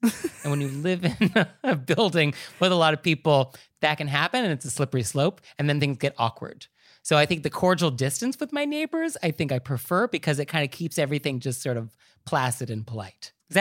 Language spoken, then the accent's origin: English; California, United States; Yes, I'm from Marin County. You cannot get more bedroom community than that.